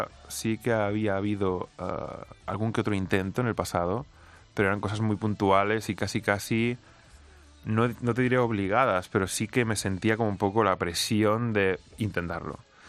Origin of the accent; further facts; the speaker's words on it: Balearic Islands, Spain; y yo les adoro a ellos y adoro mi tierra, pero por ahora el mallorquín se me hace un poco más lejano